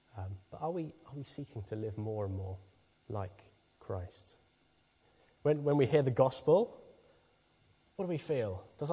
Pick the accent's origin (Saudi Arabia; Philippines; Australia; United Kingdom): United Kingdom; London; I grew up in London